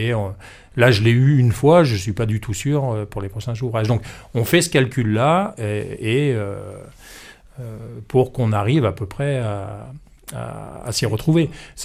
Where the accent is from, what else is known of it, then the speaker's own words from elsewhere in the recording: Lyon, Auvergne-Rhône-Alpes, France; now in Ardèche, France; je suis lyonnais, ça va faire bientôt 30 ans qu'on est installé en Ardèche